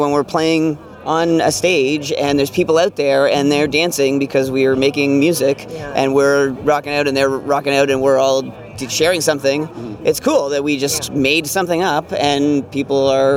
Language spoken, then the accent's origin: English; Toronto, Ontario, Canada; Sure, we are from Toronto, okay. And this is our first time playing west of Ontario